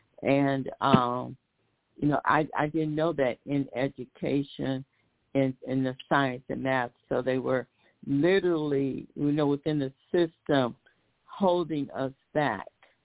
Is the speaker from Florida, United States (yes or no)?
no; Detroit, Michigan, United States; how I grew up partially in Detroit, also on Detroit East Side, and attended Miller Junior High at the time.